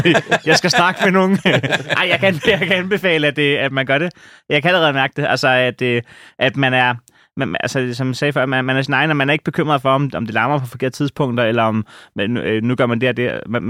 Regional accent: Næstved, Zealand, Denmark; Jamen, jeg er fra Næstved.

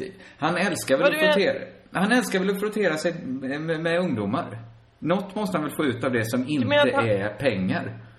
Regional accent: Sweden; born there; Men, både du och jag är ju födda i Sverige och vi lever i Sverige.

